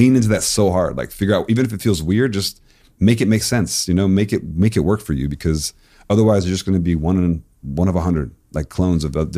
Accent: Florida, United States; also born or lived in Tennessee; I loved like Miami bass music growing up in Florida. I loved like, you know, the crunk scene, the bounce scene in New Orleans. I grew up in Tennessee for a couple of years.

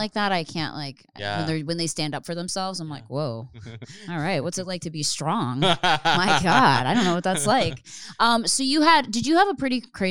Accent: Philadelphia, Pennsylvania, United States; Philadelphia.

